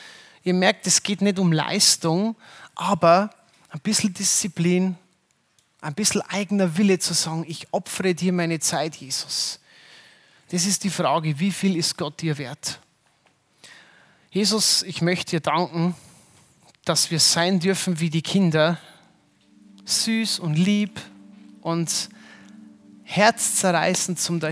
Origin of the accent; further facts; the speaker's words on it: Bavaria, Germany; Gerade so als Bayer, verstehst du, wir haben ja eigentlich recht